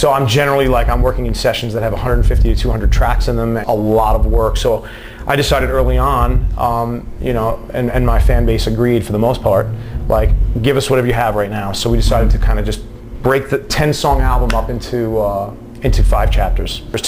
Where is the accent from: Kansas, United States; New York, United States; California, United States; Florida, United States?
New York, United States; I'm from New York, man.